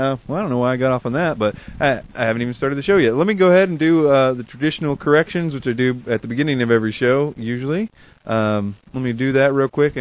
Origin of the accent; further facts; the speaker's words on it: Nashville, Tennessee, United States; You know, I'm not exactly from the North Pole or anything. I'm from Nashville